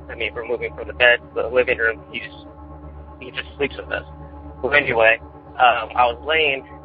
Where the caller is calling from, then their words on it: Mentone, California, United States; Well, I come from Mentone, California, kind of a little ways down from going up Forest Falls and a road to get to Big Bear.